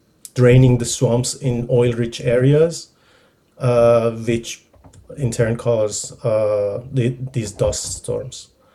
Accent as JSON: {"language": "English", "country": "Iran", "said": "I have also worked on political economy in the context of Iran, my home country, and the Middle East"}